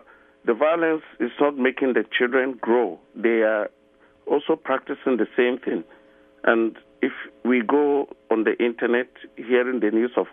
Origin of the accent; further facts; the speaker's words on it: Ghana; now in Bloomer, United States; I am a Ghanaian from Africa. I live in Wisconsin, Bloomer, Wisconsin.